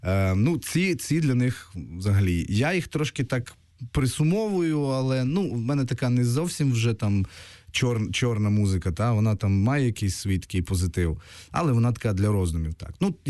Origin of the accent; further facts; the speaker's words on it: Zakarpattia Oblast, Ukraine; Я коли приїжджаю, я намагаюся знайти когось з Закарпаття, оскільки я з Закарпаття.